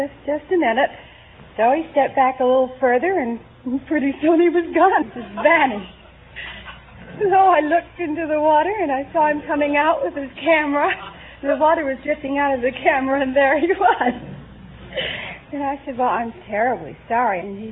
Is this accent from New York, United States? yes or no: yes; Shrub Oak, New York, United States; I'm from Shrub Oak, New York.